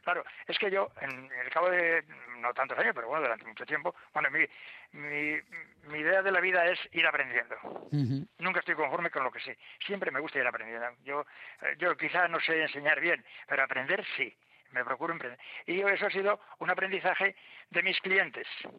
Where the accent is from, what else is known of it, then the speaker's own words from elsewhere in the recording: Castilla-La Mancha, Spain; yo en mi pueblo, que es en la provincia, en un pueblecito de la provincia de Guadalajara, muy pequeño, he recuperado cosas antiguas.